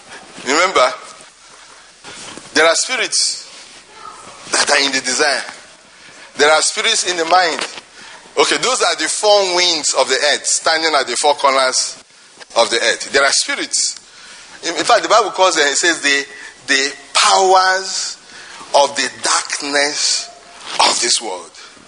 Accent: Nigeria; Do you know, because when I normally come in and say I'm a Nigerian now, they will look at me and start saying I'm a black man.

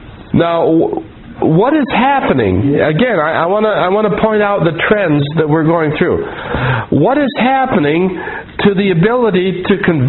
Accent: United States; I remember they set up a tent on the fairgrounds up where I grew up in Lewis County.

